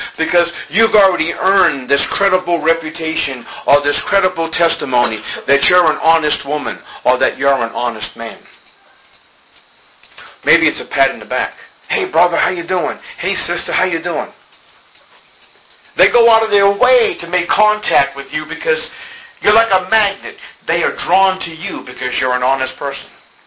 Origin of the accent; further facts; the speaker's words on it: Boston, Massachusetts, United States; when I was growing up on the East Coast, we used to have these large ocean liner ships, these big barges come into Boston Harbor.